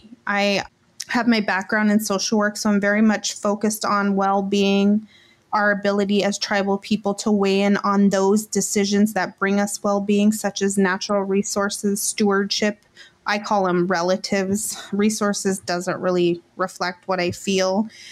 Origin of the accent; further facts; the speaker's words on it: Fort Yukon, Alaska, United States; also born or lived in Nenana; I grew up in Fort Yukon and also Nenana, both Indigenous Alaska Native villages here in Alaska.